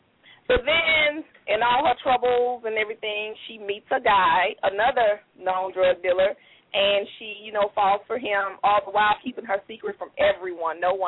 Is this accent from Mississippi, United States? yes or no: yes; Mississippi, United States; now in Indiana, United States; Well, I'm originally from Mississippi, but I live in Indiana. I have been here for some years now.